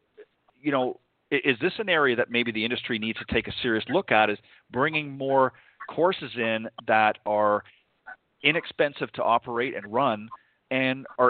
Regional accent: Burlington, Ontario, Canada; also born or lived in Hamilton; And grew up in Burlington much of my life.

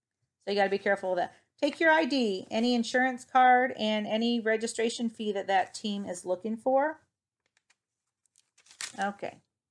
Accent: Toledo, Ohio, United States; because it had a similar zip code to my hometown of Toledo, Ohio. Shout out for Toledo.

